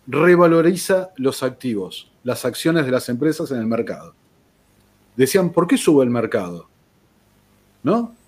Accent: Argentina; Me llamó muchísimo la atención nosotros como argentinos que tenemos un 100% de inflación anual

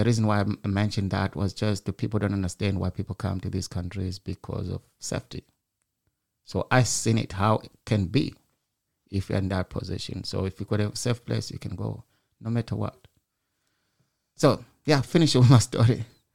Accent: Matabeleland, Zimbabwe; I was born in Zimbabwe. And 1983, I was about six, maybe. Something like that. I was already at school. Seven. And one day we went to school. I'm from Matabeleland, by the way.

